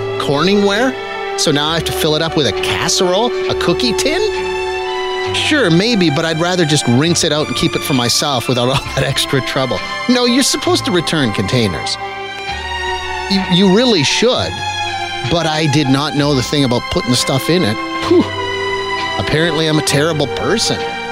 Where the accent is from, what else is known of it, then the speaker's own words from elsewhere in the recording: Saskatchewan, Canada; No, I'm from Saskatchewan. I've never heard of this before.